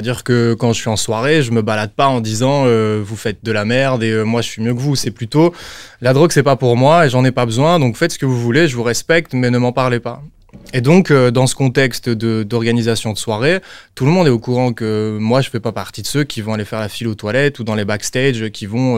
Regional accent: Liège, Wallonia, Belgium; now in Brussels, Belgium; Je suis liégeois, Liège, mais je vis à Bruxelles, voilà, pour l'instant.

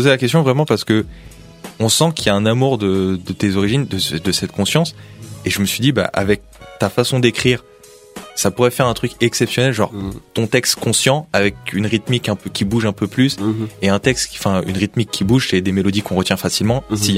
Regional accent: Senegal; je viens du Sénégal

